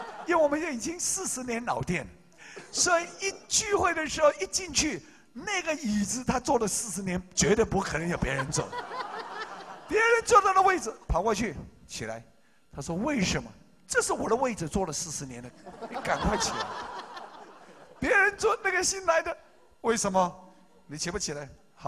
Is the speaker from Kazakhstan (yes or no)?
no; Hong Kong; Chinese is a second language; 我没有当过兵很可惜，因为我是香港人，没机会当兵。